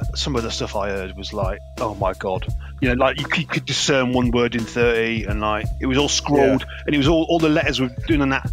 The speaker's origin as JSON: {"language": "English", "town": "Nottingham", "region": "East Midlands", "country": "United Kingdom", "tie": "born or raised there", "also_born_or_lived": "Leeds", "said": "I was born in Leeds, but I grew up in Nottingham. So it was the Nottingham rap scene I was originally in."}